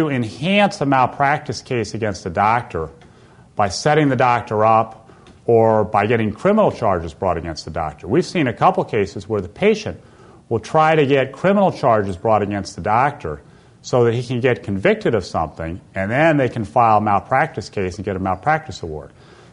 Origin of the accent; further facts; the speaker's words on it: New York, United States; Well, I spoke about how I'm from the New York area and how those buildings collapsed prematurely.